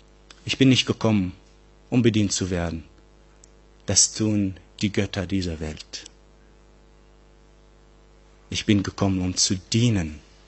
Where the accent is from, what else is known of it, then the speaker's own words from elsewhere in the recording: Syria; German is a second language; now in Germany; Wisst ihr, ich bin mit der deutschen Sprache gar nicht aufgewachsen. Ich bin in Syrien geboren und aufgewachsen.